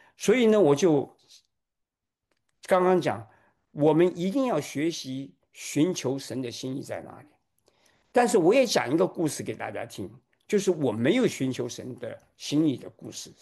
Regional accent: Shanghai, China; born there; 我是因为我自己出生在上海呀，多多少少有些感情啊，所以我就准备留在上海，

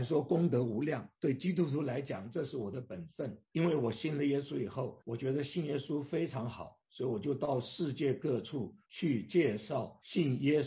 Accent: Beijing, China; also born or lived in Chengdu; 我生在四川的成都，很快的胜利以后我就搬到现在的北京，当年叫做北平。

